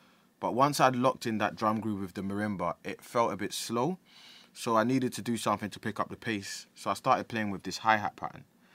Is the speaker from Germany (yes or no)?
no; London, United Kingdom; I am a Ghanaian music producer from East London.